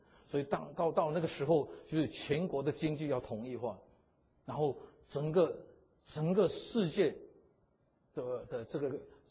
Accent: China; 我们是中国人

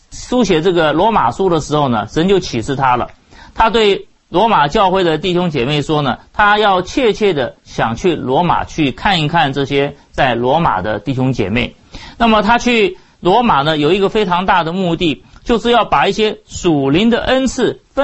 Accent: China; 我们中国人都特别谦卑啊

